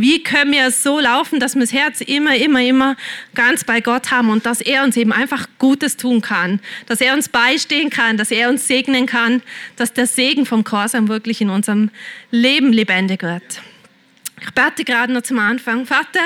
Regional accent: Germany; ich komme aus Deutschland und wir haben natürlich eine schlimme Geschichte hinter uns

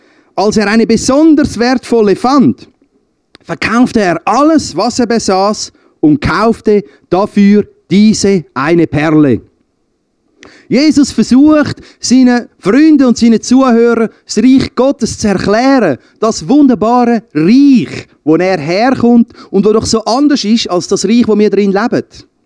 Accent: Kaltbrunn, St. Gallen, Switzerland; Ich sage, ja, ich komme ja auch von Kaltbrunn. Wir kommen auch von Kaltbrunn.

